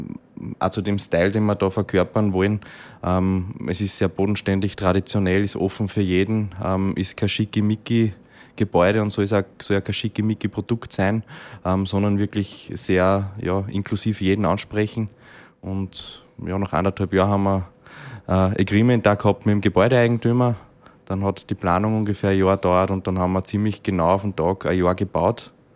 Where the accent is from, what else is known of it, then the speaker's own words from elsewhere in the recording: Linz, Upper Austria, Austria; Wir kommen ja beide aus Linz. Das heißt, haben eigentlich unsere Jugend da verbracht, auch da gewohnt.